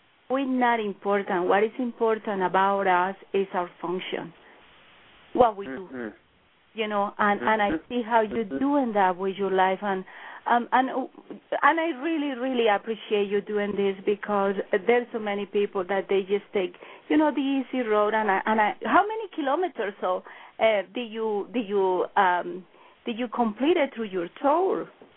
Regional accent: Colombia; now in United States; I am from Colombia. Yes, I came here 20 years ago, and I love this country. This is my country.

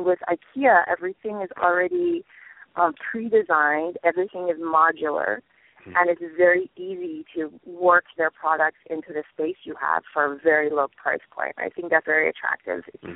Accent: East Coast, United States; Well, so I am not a Southern California native. I'm from the East Coast.

